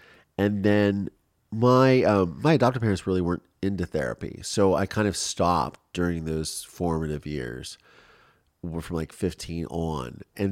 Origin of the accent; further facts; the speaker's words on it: Ohio, United States; if somebody came up to me, like, growing up in Ohio, and I knew that they were talking to me, they wanted to talk about it, I would just unload.